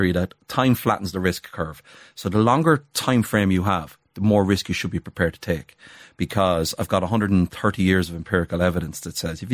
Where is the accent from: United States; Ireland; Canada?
Ireland; Carlow, Leinster; I'm from Carlow. It's a nice place, but you might want to live there.